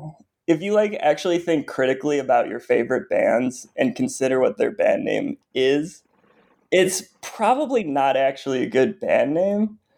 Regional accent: Chicago, Illinois, United States; now in Nashville, United States; we're mentioning we're from Chicago, we live in Nashville

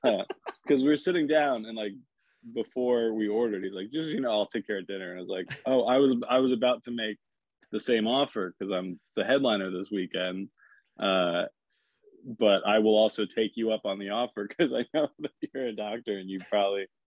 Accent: New Jersey, United States; I mean, I'm from Jersey, and my face was very similar.

